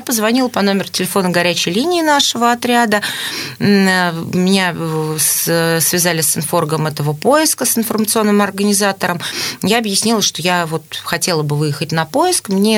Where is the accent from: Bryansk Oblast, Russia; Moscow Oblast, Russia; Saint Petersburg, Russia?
Moscow Oblast, Russia; Я из Московской области, супруг мой из города Владимир.